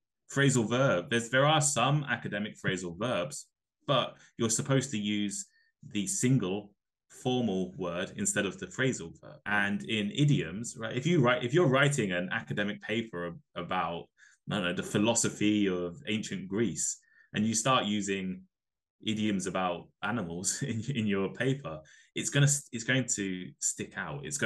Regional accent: Milton Keynes, South East England, United Kingdom; When I was younger, I had a stronger accent. When I was living, I'm from Milton Keynes in the UK, which most people probably have not heard of, but they don't have a particularly strong accent in Milton Keynes anyway. It's quite a varied place with lots of different accents.

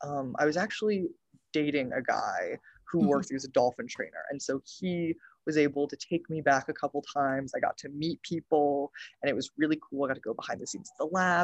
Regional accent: Atlanta, Georgia, United States; now in Ithaca, United States; I'm actually from Atlanta. I was raised there, grew up whole life. It was great being in the South.

